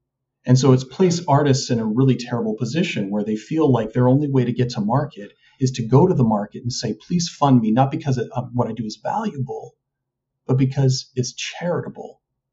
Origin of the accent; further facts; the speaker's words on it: Canada; I'm Canadian. I've only been an artist in Canada